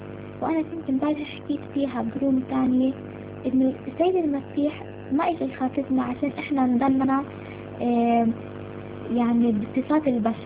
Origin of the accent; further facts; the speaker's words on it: Palestine; وإحنا طبعا أنا فلسطينية، فإحنا عنا يعني خوف، عنا عقدة اسمها يهود، يعني وكوني يعني ببلد أوروبي،